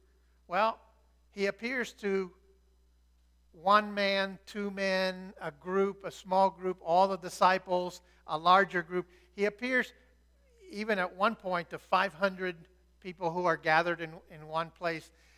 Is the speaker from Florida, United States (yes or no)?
yes; Florida, United States; I've often thought, because I was raised in Florida, that the only physical comparison I could make to that is for me becoming a roach.